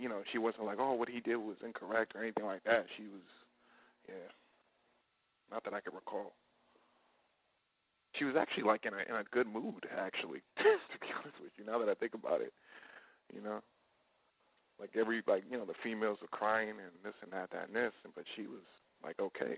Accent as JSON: {"language": "English", "town": "Boston", "region": "Massachusetts", "country": "United States", "said": "because I'm from Boston, so I know her"}